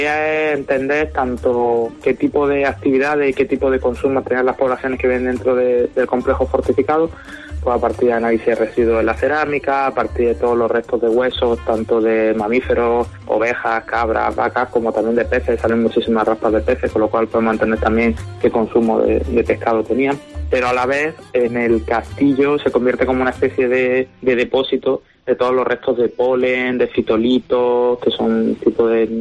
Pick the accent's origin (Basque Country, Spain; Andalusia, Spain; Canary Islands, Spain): Andalusia, Spain; Granada; moved away as an adult; now in Guadalajara, Spain; yo soy de Granada. Yo soy de Granada. Hace ya muchos años que desembarqué en Guadalajara cuando empecé la tesis doctoral y hace muchos años, más de 10 años, dando vueltas por ahí por Guadalajara, pero yo soy de Granada.